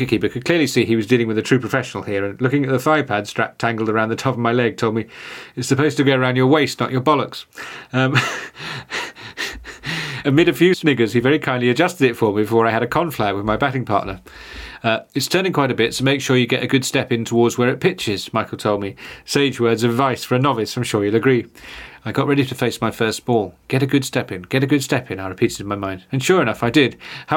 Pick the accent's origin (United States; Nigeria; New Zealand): New Zealand; Taupo, Waikato; I bumped into a mate in my hometown of Taupo after a provincial match between Midlands and Northland.